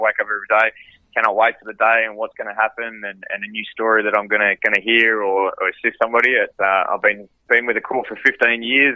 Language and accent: English; Perth, Western Australia, Australia; good to be back home and quite humbled to be running a hotel of this character in Perth City and in my hometown as well.